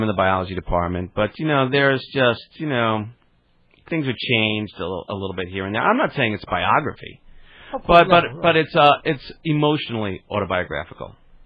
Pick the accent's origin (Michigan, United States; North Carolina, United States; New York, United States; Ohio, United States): New York, United States; Garden City; I'm Long Island